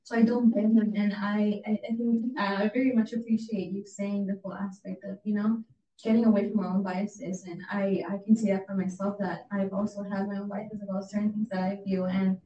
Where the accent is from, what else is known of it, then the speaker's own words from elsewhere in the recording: Mexico; now in United States; I grew up in Mexico, so I only saw Mexicans, and I very much resonated with that half of me. But when I came to America, I realized how diverse everything was.